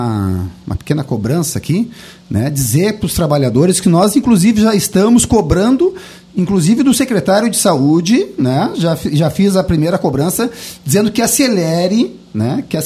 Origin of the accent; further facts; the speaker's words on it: Pelotas, Rio Grande do Sul, Brazil; eu sou natural de Pelotas.